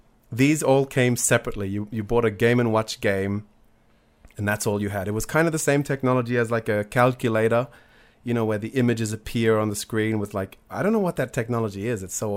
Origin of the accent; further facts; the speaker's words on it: Solomon Islands; See, as a lot of you guys know, I grew up in the Solomon Islands.